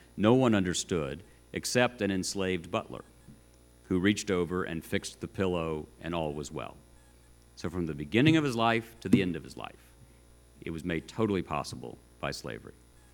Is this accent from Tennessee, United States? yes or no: yes; Chattanooga, Tennessee, United States; born or raised there